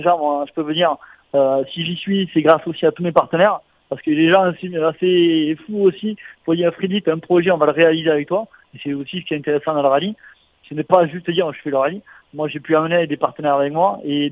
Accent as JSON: {"language": "French", "region": "Occitanie", "country": "France", "said": "c'est la manche du championnat de France qui passe chez nous en Aveyron."}